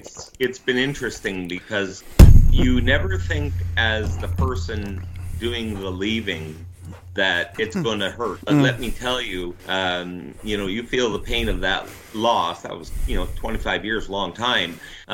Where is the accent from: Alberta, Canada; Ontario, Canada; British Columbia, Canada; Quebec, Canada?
Ontario, Canada; I was born and raised in the Niagara region in Ontario, and that's where I've spent my life.